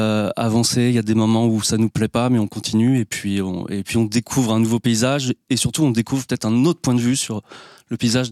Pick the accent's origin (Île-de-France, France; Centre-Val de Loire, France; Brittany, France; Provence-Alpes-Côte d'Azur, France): Provence-Alpes-Côte d'Azur, France; Moi, du Mercantour, dans les Alpes-Maritimes.